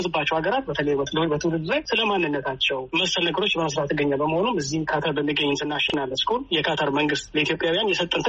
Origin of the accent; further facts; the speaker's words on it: Addis Ababa, Ethiopia; now in Doha, Qatar; ተወልጄ ያደኩት አዲስ አበባ ነው። ባለትዳርና የአራት ልጆች አባት፣ ልዩ ሙያ ስለ ከአዲስ አበባ ስነ ጥበብ ትምህርት ቤት በስል ተመረቄ። ላለፉት 18 ዓመት ግን በአቪዬሽን ፊልድ ላይ ነው የሰራ የምገኘው። አሁን የምኖርበት ሀገር ካታር ዶሃ ውስጥ ነው የምኖረው።